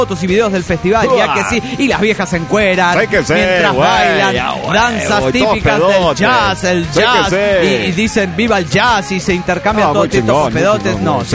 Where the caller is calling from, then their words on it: Montreal, Quebec, Canada; de Montreal, Canadá.